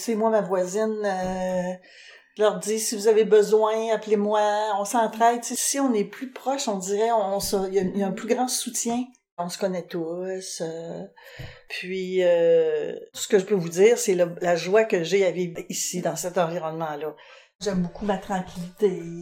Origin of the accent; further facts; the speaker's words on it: Charlesbourg, Quebec, Canada; Je suis originaire de Charlebourg, puis ici, moi j'ai mon terrain quand même assez grand. Depuis que je suis revenue